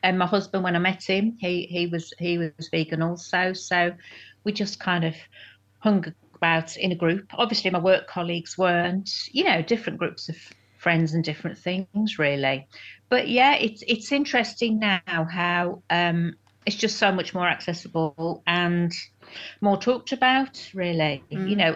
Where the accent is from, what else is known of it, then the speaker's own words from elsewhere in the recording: Wolverhampton, West Midlands, United Kingdom; growing up in Wolverhampton, you know, we had all different cultures